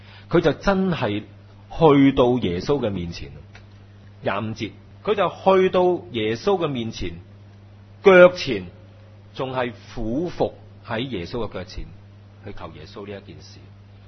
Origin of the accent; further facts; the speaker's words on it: China; 所以咧我哋中国人话咧，对症咧就落药噶嘛。